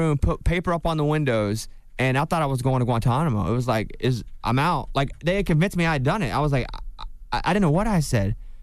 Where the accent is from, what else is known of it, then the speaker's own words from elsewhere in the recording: Arkansas, United States; I'm from Arkansas, so that's where I'm the most home.